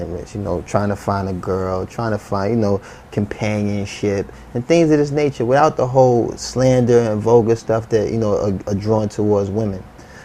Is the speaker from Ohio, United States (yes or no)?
no; Harlem, New York, United States; I'm born and raised in Harlem.